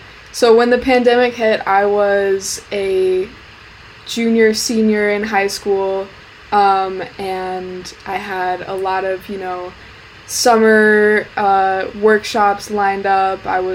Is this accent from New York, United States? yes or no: no; Minnesota, United States; I grew up in Minnesota, actually.